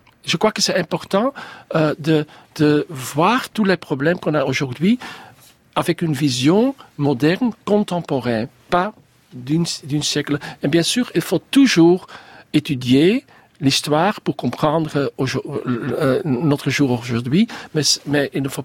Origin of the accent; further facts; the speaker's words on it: Flanders, Belgium; Moi, je suis belge, mais je suis aussi flamand. Moi, je suis aussi cosmopolitain.